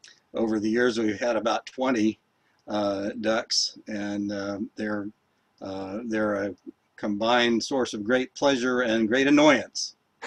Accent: Raleigh, North Carolina, United States; No. I grew up in Raleigh, and growing up attended a blended church that included Quakers and Congregationalists and so on

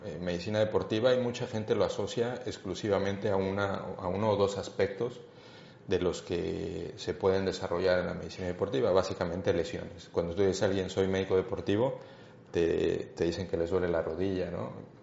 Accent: Mexico; moved away as an adult; now in Barcelona, Spain; Yo nací en México hace ya algunos años, soy mexicano, allí me formé, ahí estudié medicina general, la Universidad La Salle, y después me vine a Barcelona a estudiar la especialidad de medicina deportiva.

